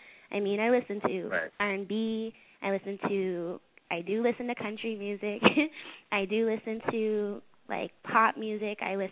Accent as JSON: {"language": "English", "town": "London", "region": "Ontario", "country": "Canada", "said": "I'm originally from London, Ontario in Canada. And my family's from Nova Scotia in Canada."}